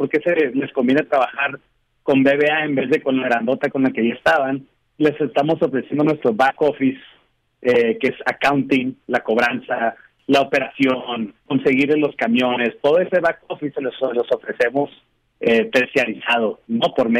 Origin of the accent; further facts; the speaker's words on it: Los Mochis, Sinaloa, Mexico; Por mi acento me imagino que ya lo notaste, que soy de Los Mochis, Sinaloa.